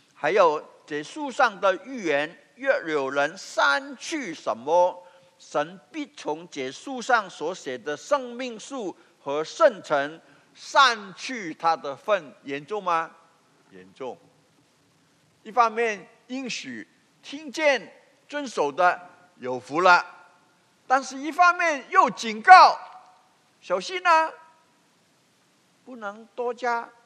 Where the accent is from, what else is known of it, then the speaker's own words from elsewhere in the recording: Hong Kong; first language Cantonese; Chinese is a second language; also born or lived in New York; 因为我的第一语言是广东话，我是香港长大的，第二语言是英语，普通话是70年代在纽约学的，所以是我的第三语言